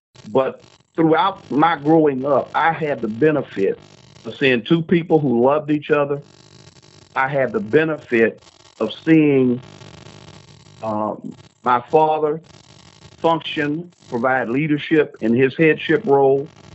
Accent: Beaumont, Texas, United States; We lived in, I'm from Beaumont, Texas, my hometown. We're a suburb of Louisiana.

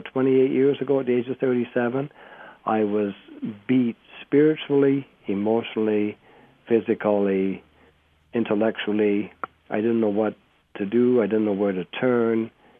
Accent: Canada; When I go back to my hometown up in Canada, I see miners that I worked with a long time ago if they're still living.

